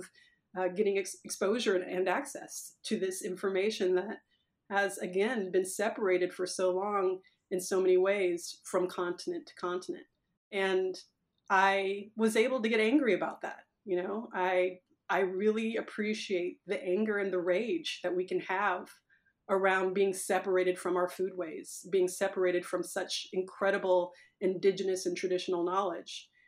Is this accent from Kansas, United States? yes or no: yes; Kansas, United States; I am a Midwesterner. I am from the prairies of Kansas, and that's so much a part of my food story and my food journey.